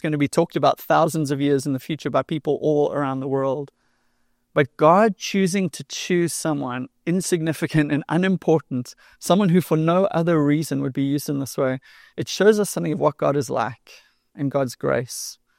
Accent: Durban, KwaZulu-Natal, South Africa; I grew up in South Africa. I grew up on the East Coast in a little city called Durban.

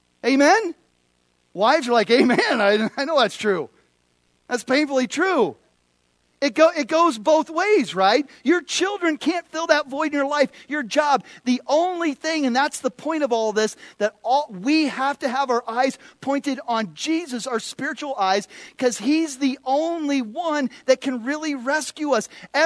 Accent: Phoenix, Arizona, United States; I grew up in Phoenix, Arizona. And unfortunately, I saw a lot of rattlesnakes.

